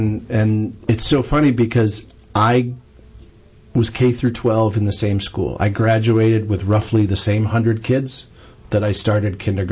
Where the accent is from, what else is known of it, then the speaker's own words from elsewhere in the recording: New York, United States; now in North Carolina, United States; So I was born and raised in New York for the first 22 years of my life in God's country in central New York, and then I've lived where the Army's told me for 30 years after that.